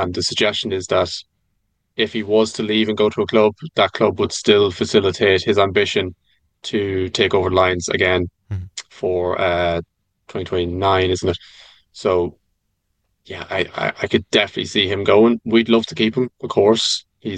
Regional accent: Ireland; I think as Irish people, we like to think we're the underdogs in every fixture, regardless of the sport.

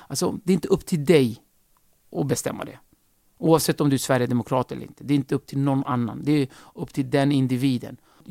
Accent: Turkey; now in Sweden; Alltså, vi flydde ju då från Turkiet, som då var fascistiskt. Och jag gick ju i skolan, i turkisk skola, där jag fick avsäga mig all min kurdiska bakgrund.

